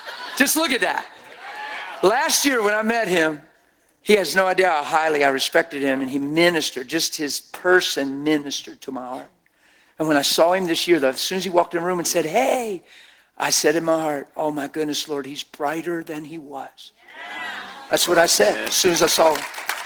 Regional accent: Pennsylvania, United States; I'm standing there from Pennsylvania thinking this is springtime.

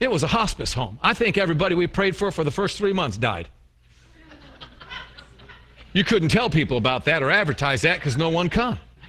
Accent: New York, United States; So, you know, like I said, I'm a New Yorker, you know, and there's a side of me that, you know, you push that button.

